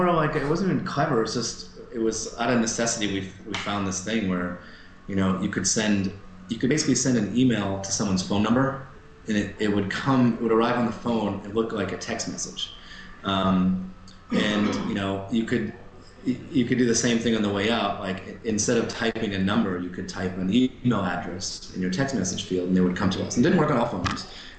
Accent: East Coast, United States; now in US West; It's just, you know, we're born and raised in the East Coast, and no one was super excited to move out west.

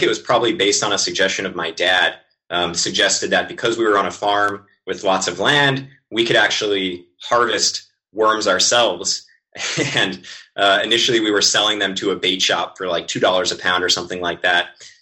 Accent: Idaho, United States; I grew up in Idaho with Shane.

